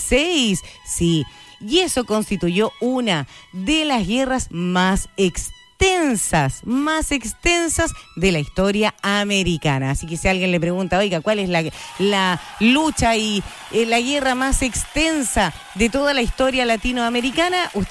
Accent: Chile

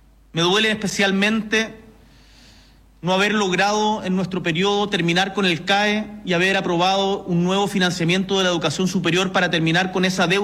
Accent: Chile; nos unió como chilenos

